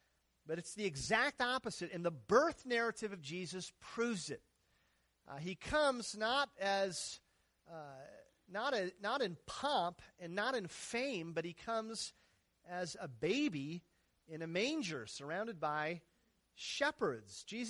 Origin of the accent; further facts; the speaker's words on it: Minnesota, United States; It reminds me of a game I remember playing growing up in Minnesota when the snow plows would come through our town.